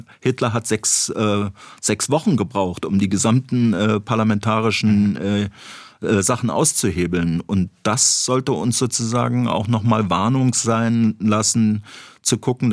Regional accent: East Germany, Germany; dass ich als gebürtiger Ostdeutscher das Du gewohnt bin. Jeder hat sich geduzt im Osten

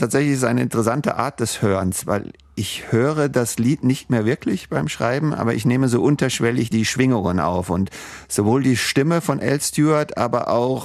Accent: Frankfurt, Hesse, Germany; außer mit dem Ball zu spielen bei uns in Frankfurt-Schwanheim auf der Wiese.

